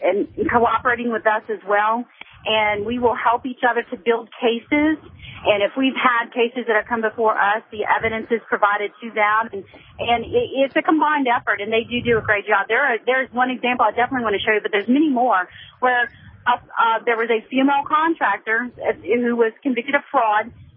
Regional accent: Baton Rouge, Louisiana, United States; That's right. I'm from Red Stick.

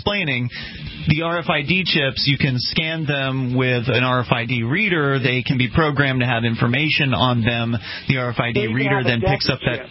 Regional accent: the South, United States; I'm a little slow. I'm from the South.

